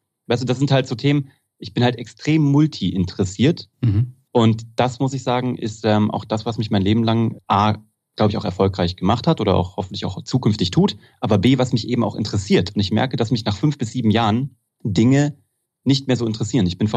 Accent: Kassel, Hesse, Germany; ich komme aus Kassel, wie gesagt, bin dann nach dem Abitur

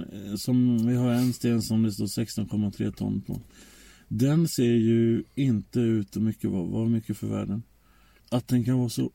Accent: Holmsveden, Gävleborg County, Sweden; Jag får mig att tänka på där jag växte upp, Holmsveden heter det.

